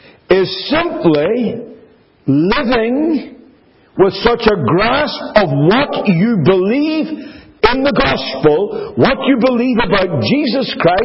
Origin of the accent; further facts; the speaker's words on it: Northern Ireland, United Kingdom; I grew up in Northern Ireland with a lot of preaching, very good preaching, and very sincere preaching.